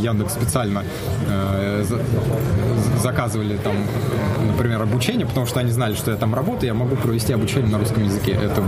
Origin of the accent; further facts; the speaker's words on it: Russia; сейчас я единственный разработчик из России.